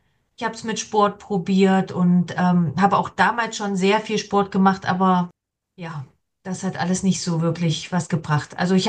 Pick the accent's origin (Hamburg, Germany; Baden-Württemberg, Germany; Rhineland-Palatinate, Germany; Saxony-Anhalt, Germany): Saxony-Anhalt, Germany; moved away as an adult; ich komme eigentlich aus Sachsen-Anhalt, bin irgendwann wegen der Ausbildung hier nach NRW gezogen und wegen der Liebe dann auch hier geblieben.